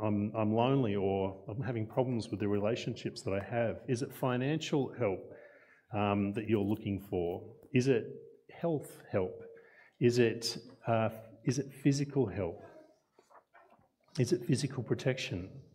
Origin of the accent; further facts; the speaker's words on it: Newcastle, New South Wales, Australia; although I grew up in Newcastle and we always went down to Sydney, which was the capital of New South Wales.